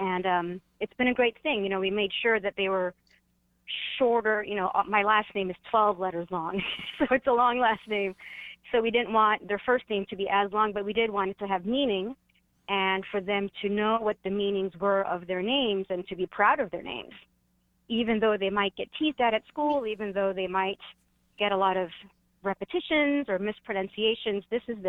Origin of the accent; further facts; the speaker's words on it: London, United Kingdom; born there; I've never lived in India. And I was born in London in the UK.